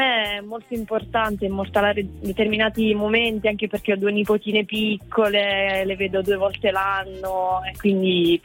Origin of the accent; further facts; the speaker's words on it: Basilicata, Italy; now in Turin, Italy; Io sono della Basilicata, però purtroppo vivo a Torino da qualche anno.